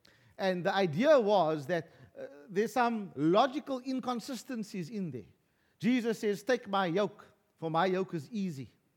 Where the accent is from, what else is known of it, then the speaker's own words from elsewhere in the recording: Western Cape, South Africa; I am not a South African before I am a Christian. I'm not even a Cape Colored before I'm Christian.